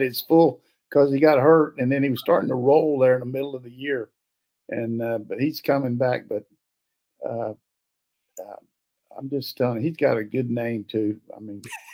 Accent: North Carolina, United States; I said, good Lord, I wouldn't do that. I'm from North Carolina, not West Virginia.

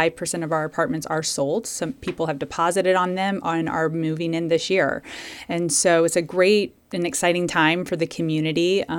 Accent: Connecticut, United States; I'm from Connecticut, but I started my career in the Kansas City area.

